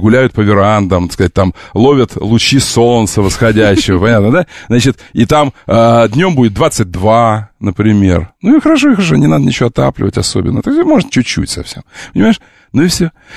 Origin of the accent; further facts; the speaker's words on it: Omsk, Omsk Oblast, Russia; Я серьезно говорю, я из Омска. Ну так вот, значит, слушай, я жил у завода «Полет». Я жил у завода «Полет».